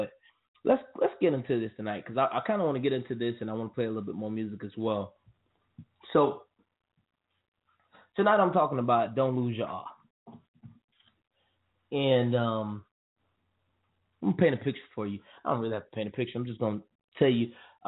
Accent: Archer, Florida, United States; Now, the person that's from America, me, you know what I'm saying? From Archer, Florida, y'all don't even get that. I'm from Archer, Florida.

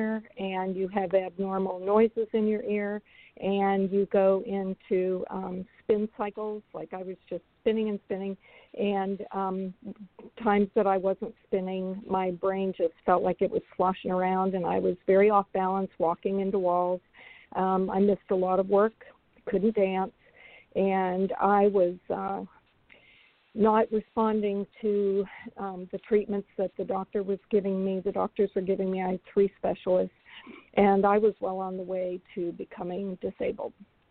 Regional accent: Oviedo, Florida, United States; I'm from Oviedo, Florida. I'm 63 years old

